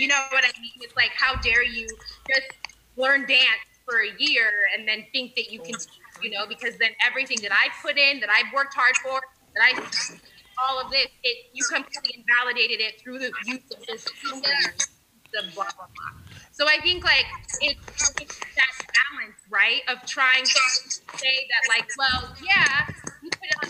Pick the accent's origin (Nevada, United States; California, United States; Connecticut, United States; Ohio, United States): Nevada, United States; me growing up in Nevada, the culture shock family